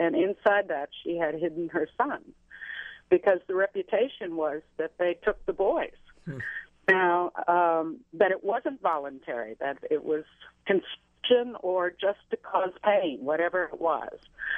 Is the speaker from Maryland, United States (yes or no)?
no; Jefferson City, Missouri, United States; I'm in my 60s now, and I was born and raised in Jefferson City, Missouri, which was a border state and in some ways still is.